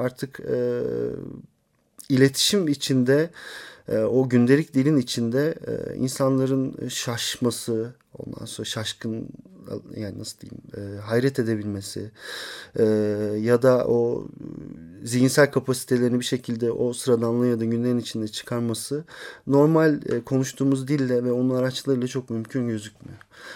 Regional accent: Istanbul, Turkey; born there; 1976 yılında İstanbul'da doğdum.

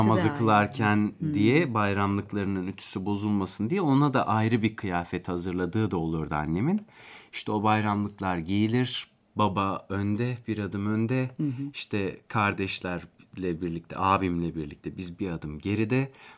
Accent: Akşehir, Konya, Turkey; Akşehir hep benim hayatımda bir yerde olacak. Çünkü orada doğdum, orada büyüdüm.

